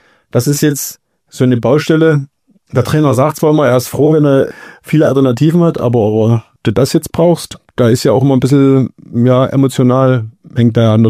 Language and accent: German; Kamenz, Saxony, Germany; also born or lived in Reckelwitz; dass es in Kamenz ist und ich mal wieder in meine Heimat, aber nicht Geburtsstadt zurückkehre